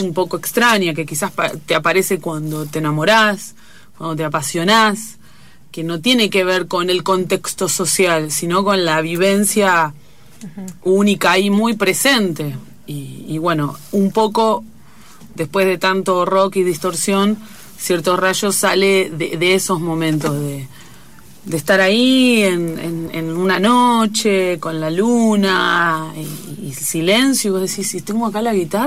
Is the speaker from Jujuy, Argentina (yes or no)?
no; Mar del Plata, Buenos Aires Province, Argentina; yo soy de Mar del Plata